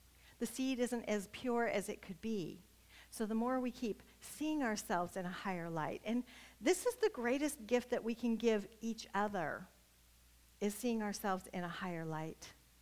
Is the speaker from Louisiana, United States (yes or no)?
no; Nebraska, United States; moved away; because I'm from Nebraska, and we used to go back I'd take my kids.